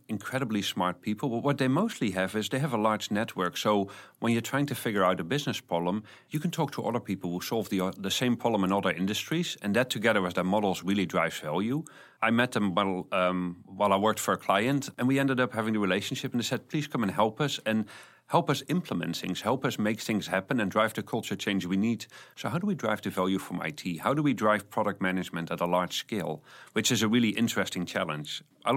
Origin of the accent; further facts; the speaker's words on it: Netherlands; So I grew up in the Netherlands, fairly normal upbringing. My parents traveled international